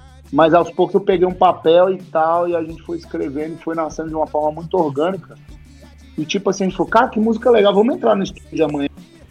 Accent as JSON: {"language": "Portuguese", "town": "Samambaia", "region": "Federal District", "country": "Brazil", "tie": "born or raised there", "said": "Eu cresci na Samambaia. Na Ceilândia."}